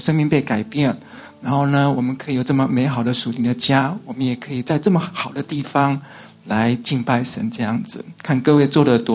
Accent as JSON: {"language": "Chinese", "country": "Taiwan", "said": "不好意思我从台湾来的"}